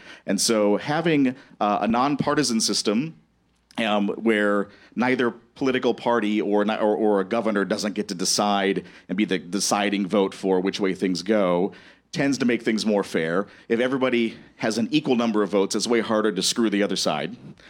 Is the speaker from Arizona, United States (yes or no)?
no; Minnesota, United States; So not to praise Iowa, especially as a Minnesotan